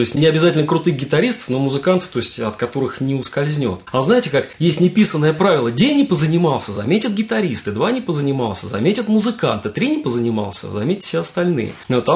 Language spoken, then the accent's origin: Russian; Ramenskoye, Moscow Oblast, Russia; А дальше потом я из Раменского в плане учебы выехал